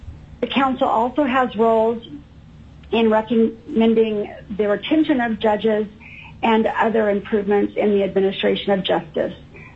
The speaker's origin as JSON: {"language": "English", "town": "Anchorage", "region": "Alaska", "country": "United States", "tie": "born or raised there", "also_born_or_lived": "Zambia", "said": "I was born in Zambia, Africa, and my family returned to Alaska when I was 1 year old. I've lived in Alaska all my life, except for during college while I was in Oregon"}